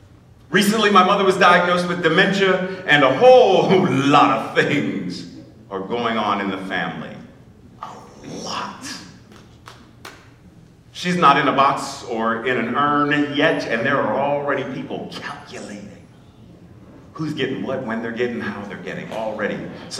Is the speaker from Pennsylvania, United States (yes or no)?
yes; Pittsburgh, Pennsylvania, United States; Pittsburgh is my hometown.